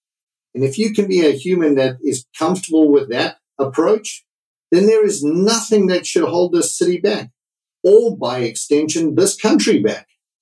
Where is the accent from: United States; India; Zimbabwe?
Zimbabwe; also born or lived in United Kingdom; now in Toronto, Canada; My family and I have chosen this city twice. We came here from Zimbabwe. I wanted to come to Toronto specifically.